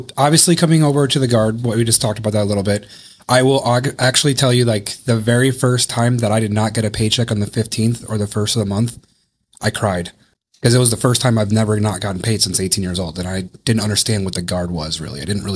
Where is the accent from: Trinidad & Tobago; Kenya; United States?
United States; Washington; yeah, and I'm from here. I grew up in Thurston County since middle school.